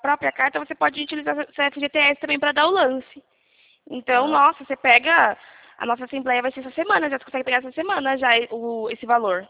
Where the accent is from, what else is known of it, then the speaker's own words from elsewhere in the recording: Rio Claro, São Paulo, Brazil; A gente é daqui de Rio Claro, é pertinho.